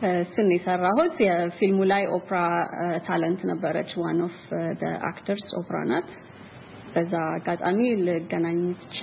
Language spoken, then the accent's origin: Amharic; Addis Ababa, Ethiopia; moved away as an adult; now in United States; ተወልጄ ያደኩት ኢትዮጵያ ነው። አዲስ አበባ ናዝሬት ስኩል ነው እስከ 12ኛ ክፍል ተምሬ ጨረስኩት። እዚህ ሀገር ስመጣ 2004 ነው በዚህ አመተ ምህረት ሶ 14 አመት ሆኖኛል።